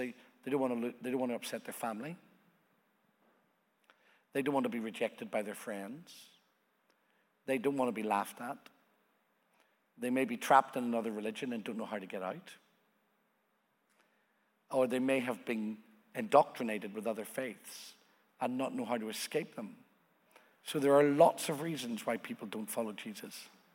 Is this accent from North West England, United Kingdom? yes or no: no; Northern Ireland, United Kingdom; my father and mother were very against church and against religion because I come from Northern Ireland.